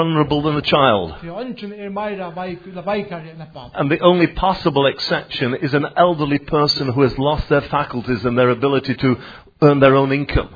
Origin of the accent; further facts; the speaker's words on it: England, United Kingdom; born there; Some of you were born in the Faroes. Some in Denmark. I was born in England.